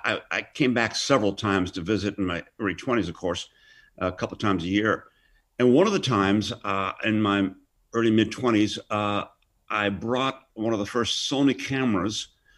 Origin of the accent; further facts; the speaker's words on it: Hereford, West Midlands, United Kingdom; born there; and then I was born in Hereford, England.